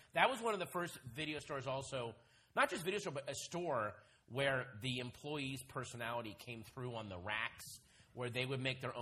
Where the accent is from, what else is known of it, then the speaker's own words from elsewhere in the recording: Virginia, United States; We grew up in Northern Virginia.